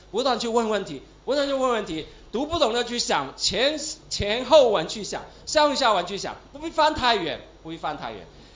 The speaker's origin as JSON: {"language": "Chinese", "country": "Taiwan", "also_born_or_lived": "Hong Kong", "said": "我从台湾过来的，我生在香港"}